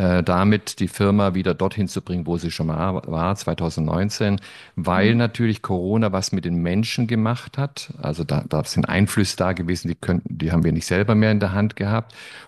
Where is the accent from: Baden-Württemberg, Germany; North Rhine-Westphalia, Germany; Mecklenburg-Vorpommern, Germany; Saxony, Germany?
Baden-Württemberg, Germany; ich bin ja als Schwabe groß geworden und als Schwabe weiß man, wenn man schaffen kann, dann kann man alles schaffen